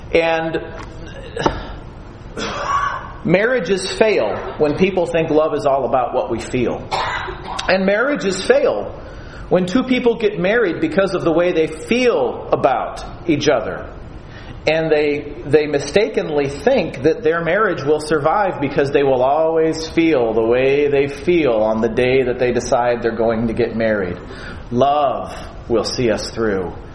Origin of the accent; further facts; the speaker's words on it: Chicago, Illinois, United States; I love my parents, and I love the Cubs and the Bears, and I grew up in Chicago, so that's where that nonsense comes from.